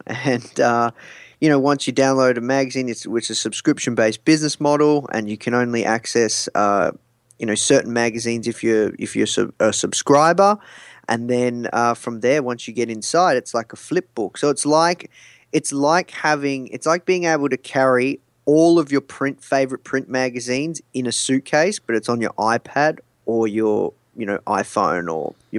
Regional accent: Melbourne, Victoria, Australia; Yeah, I'm from Melbourne, Australia.

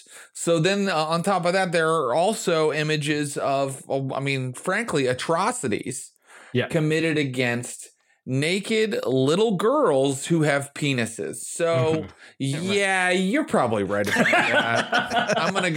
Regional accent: West Virginia, United States; So I went, I was Pentecostal too, from West Virginia.

